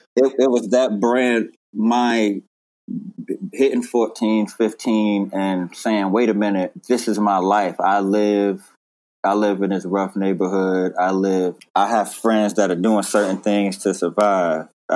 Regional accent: Brooklyn, New York, United States; because we're from the same area. He's from Marcy. I'm from Sumner Project.

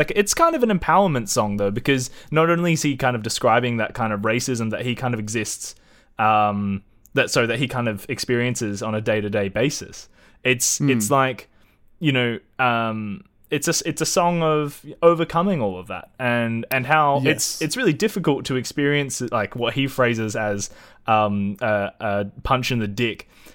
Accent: Australia; I mean, you know, as much as Australian hip-hop particularly gets a bad rap, I think we have held off on that, I think, a little bit better than our American counterparts.

